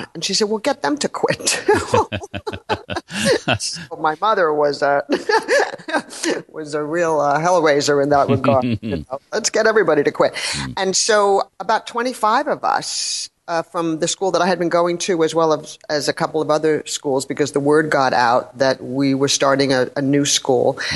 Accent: New York City, New York, United States; So I grew up in New York City, and I was in middle school in the around the early 70s

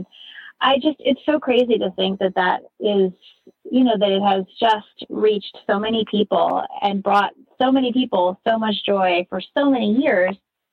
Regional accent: New York, United States; And I grew up in New York. Went to college in New York City for acting and writing.

